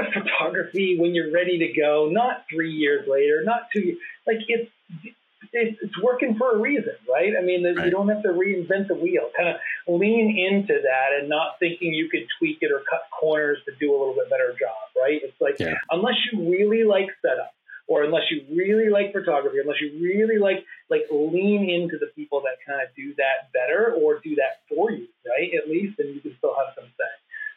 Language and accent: English; Maine, United States; You know, obviously we Troy and I grew up in Maine, neighbors as it turned out.